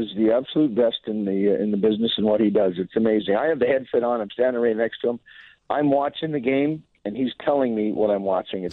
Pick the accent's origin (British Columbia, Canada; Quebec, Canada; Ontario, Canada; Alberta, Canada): Alberta, Canada; St. Albert; also born or lived in Calgary; I was born in Calgary, raised out west in a little town called St. Albert, just north of Edmonton, in Alberta.